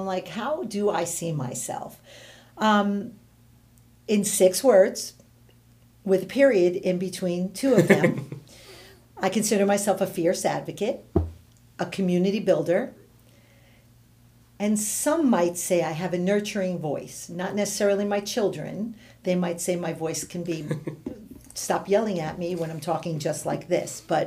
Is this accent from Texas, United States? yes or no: no; New York, United States; also born or lived in South Florida; So I was born and raised in New York. I raised my family in South Florida.